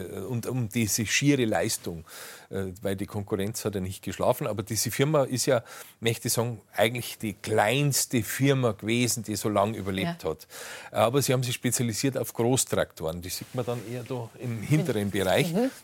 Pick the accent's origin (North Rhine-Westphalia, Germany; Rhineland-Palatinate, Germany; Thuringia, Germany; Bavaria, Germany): Bavaria, Germany; Freising; born there; Wir ja auch geboren wurden in Freising.